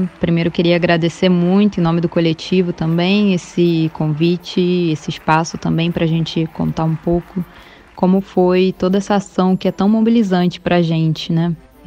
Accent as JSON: {"language": "Portuguese", "country": "Brazil", "lives_now": "Buenos Aires, Argentina", "said": "aqui em Buenos Aires, como o coletivo Passarinho, né, que somos brasileiros que vivem em Buenos Aires"}